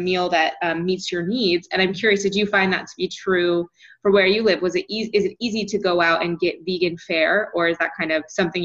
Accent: Iowa, United States; So I'm from Iowa, and my little brother is vegan.

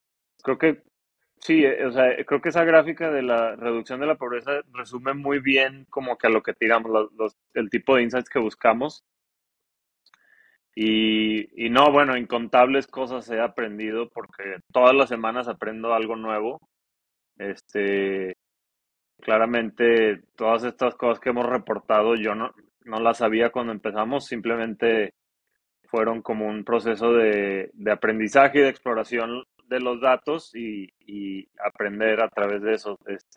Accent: Torreón, Coahuila, Mexico; Yo soy del norte de México, de Torreón, y el caso es lo opuesto.

